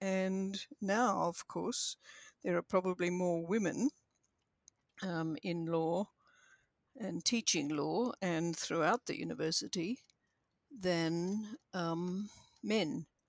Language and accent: English; Bendigo, Victoria, Australia; born there; I was born in Bendigo, in Bishop's Court there, actually, because my mother had to move back home when my father went off to join the army.